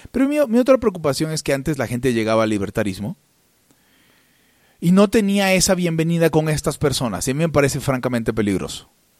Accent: Venezuela; now in Mexico; Donde está mi sangre y mi tierra. Donde me llama la sangre.

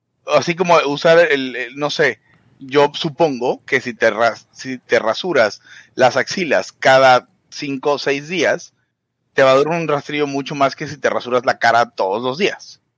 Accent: Venezuela; Porque yo cuando era niño en Venezuela, en el 90, en el 80 y pico, esos productos no existían.

